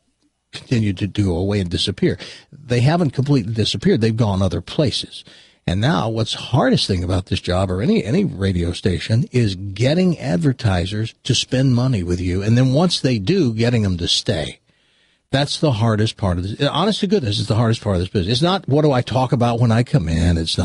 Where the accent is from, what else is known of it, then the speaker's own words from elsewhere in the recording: Humboldt, Tennessee, United States; born there; I was born in Humboldt, Tennessee. Google doesn't even know where Humboldt is.